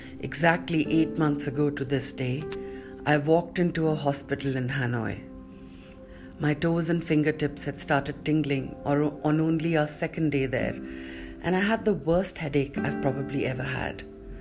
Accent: New Delhi, Delhi, India; from New Delhi, India, and I'm 45 years old

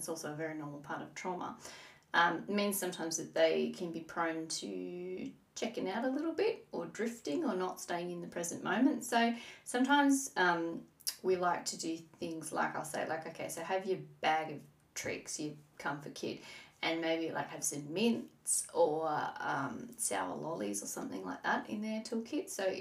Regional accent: Tasmania, Australia; me growing up in Northwest Tasmania, where there was like, you know, we didn't have a lot of things.

